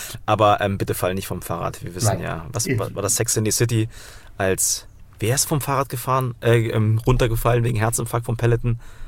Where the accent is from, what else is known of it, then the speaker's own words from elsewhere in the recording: Thuringia, Germany; wenn ich ab und zu mal ein halbes Bier trinke, dann merken auch alle, ich komme aus Thüringen, dann versteht mich keiner mehr.